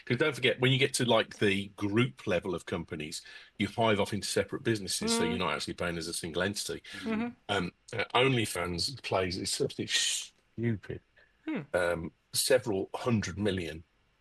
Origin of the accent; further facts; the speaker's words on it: Singapore; I'm still Singaporean.